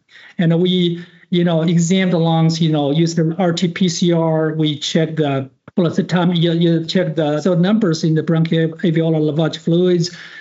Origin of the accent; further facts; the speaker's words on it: China; English is a second language; moved away as an adult; now in United States; So I grew up in China. Actually, I did my medical education back in China. I did my first residency in otolaryngology and practice as a rhinologist for about 3 years before I came to the United States.